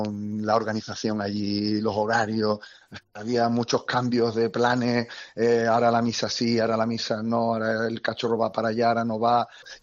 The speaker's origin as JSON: {"language": "Spanish", "town": "Seville", "region": "Andalusia", "country": "Spain", "said": "Después de Sevilla, los sevillanos somos muy sevillanos."}